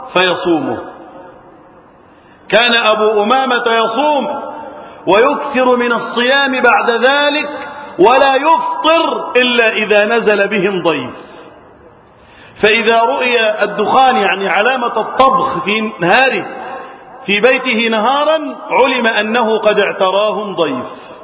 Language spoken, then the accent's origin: Arabic; Egypt; اللهم احفظ بلدنا مصر وسائر بلاد المسلمين من الفتن.